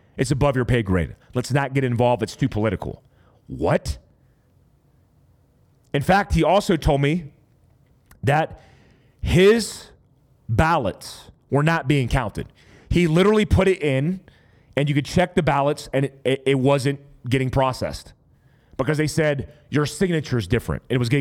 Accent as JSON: {"language": "English", "town": "Fort Ord", "region": "California", "country": "United States", "tie": "born there", "said": "I was born in Fort Ord, California, which is Monterey."}